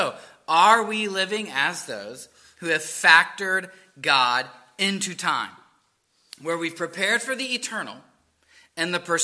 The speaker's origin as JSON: {"language": "English", "town": "Charleston", "region": "South Carolina", "country": "United States", "tie": "born or raised there", "said": "I grew up in Charleston. Hurricane Hugo came through when I was a little boy."}